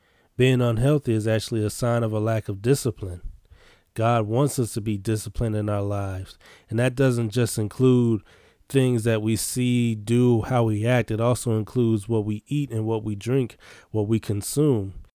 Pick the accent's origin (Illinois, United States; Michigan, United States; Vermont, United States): Illinois, United States; Chicago; I'm from Chicago. Let's begin.